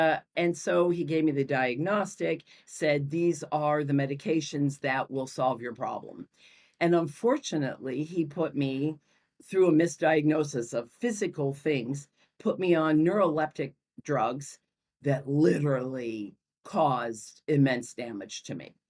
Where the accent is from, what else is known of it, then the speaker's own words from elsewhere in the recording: St. Louis, Missouri, United States; I grew up in St. Louis, and I grew up in a small area called Frontenac, and there was a beautiful little store where you knew the butcher